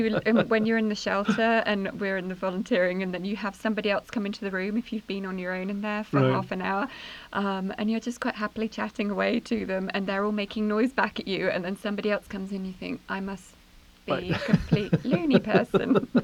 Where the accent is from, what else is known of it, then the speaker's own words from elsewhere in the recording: England, United Kingdom; I'm obviously English